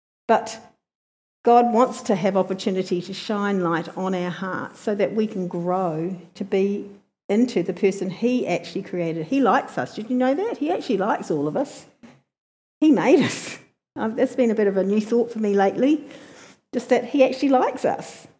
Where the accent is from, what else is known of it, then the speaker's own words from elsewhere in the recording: New Zealand; I'm a Kiwi, can be quite independent.